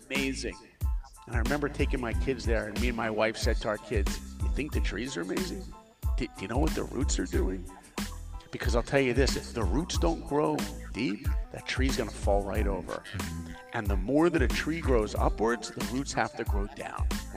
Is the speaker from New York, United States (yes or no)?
yes; New York, United States; Look, I grew up in New York. Okay, I didn't know any Hollywood people. I didn't know any filmmakers. I didn't even know that was a job.